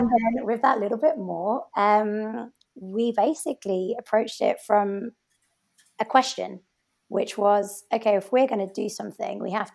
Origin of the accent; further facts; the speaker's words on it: Bourgogne-Franche-Comté, France; I was raised in Burgundy. So I was down in France with my parents